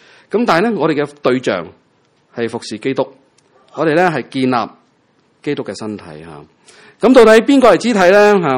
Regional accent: Hong Kong; 我哋都系香港人大部分

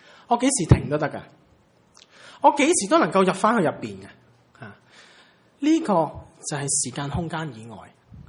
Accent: Hong Kong; 呢本小说即系因为即系我哋中国人，即系香港人咧特别留意啊。

